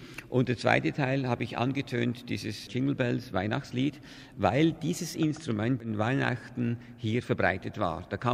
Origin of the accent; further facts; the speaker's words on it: Zurich, Switzerland; Der Name ist von meiner Mutter her, also mein Vater war Deutschschweizer. Und ich bin ja geboren und aufgewachsen in Zürich.